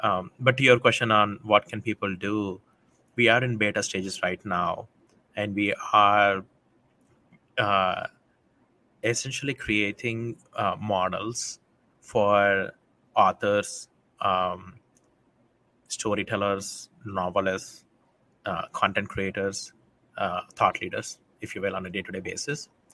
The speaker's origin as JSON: {"language": "English", "country": "India", "tie": "born or raised there", "said": "I'm old. When I was growing up in India"}